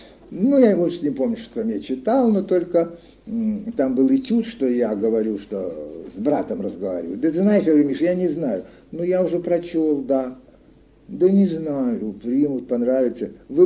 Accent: Alekseevka, Belgorod Oblast, Russia; accent: Ukrainian; мой украинский акцент, и все это не сыграло роль, хотя я, конечно, уже говорил не так, как в Алексеевке, но все-таки.

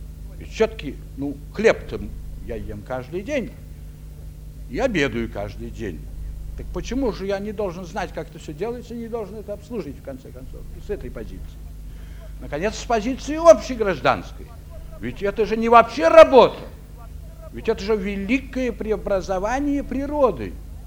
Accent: Moscow, Russia; Я москвич, понимаете

